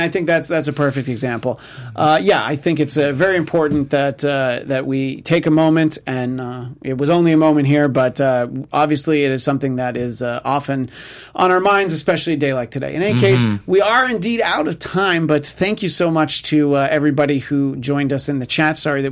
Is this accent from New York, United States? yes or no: yes; New York, United States; And it was 17 years ago that, as a New Yorker, we